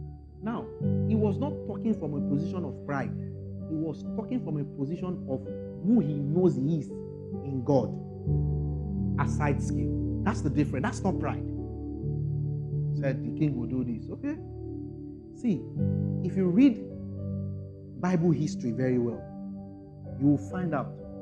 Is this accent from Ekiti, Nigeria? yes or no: yes; Ekiti, Nigeria; You are from which state? I said I'm from Ekiti.